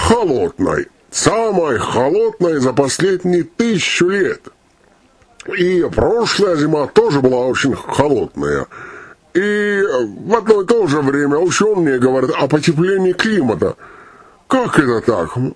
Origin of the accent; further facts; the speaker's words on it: Siberia, Russia; Я тоже из Сибири родом.